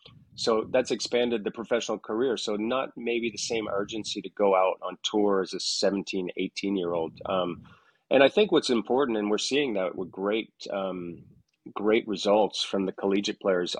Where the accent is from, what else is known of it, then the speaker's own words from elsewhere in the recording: Bahamas; You know, growing up in the Bahamas